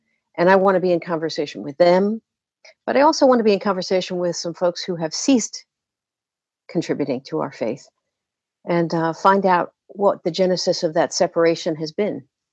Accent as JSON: {"language": "English", "region": "New York", "country": "United States", "lives_now": "Richmond, United States", "said": "I'm originally a New Yorker and presently deeply into my Virginia roots, which extend back here."}